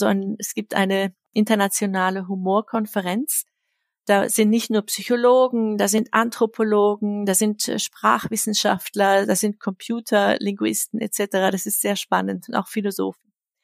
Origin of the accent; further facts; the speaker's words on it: Germany; now in Switzerland; Dann habe ich hier einen Teil meiner Kindheit verbracht und dann war ich eigentlich nur 2 Jahre meiner Kindheit in der Schweiz und dann wieder zurück, in Deutschland und dann bin ich wieder zurück in die Schweiz gezogen.